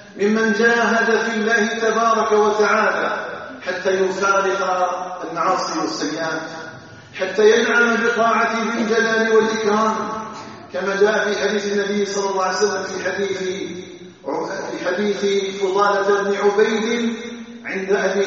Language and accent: Arabic; Algeria; بلدنا الجزائر